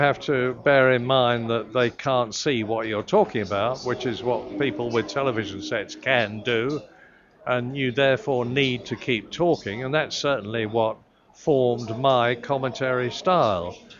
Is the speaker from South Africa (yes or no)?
no; England, United Kingdom; But from where I come from Britain, from England